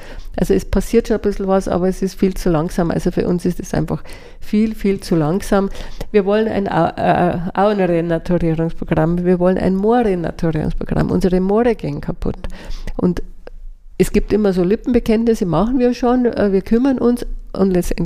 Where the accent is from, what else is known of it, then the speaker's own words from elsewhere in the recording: Bavaria, Germany; aber auch bei uns in Niederbayern, der Vergangenheit angehören.